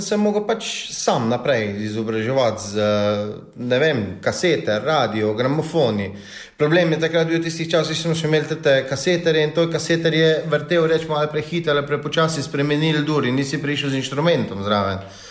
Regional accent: Vodule, Savinja, Slovenia; prihajam iz Dramelj, bolj točno iz Vodelj

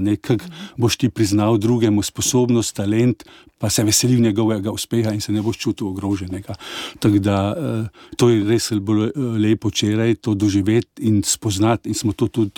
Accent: Carinthia, Austria; also born or lived in Klagenfurt / Salzburg; Odraščal sem v Podjuni na avstrijskem Koroškem

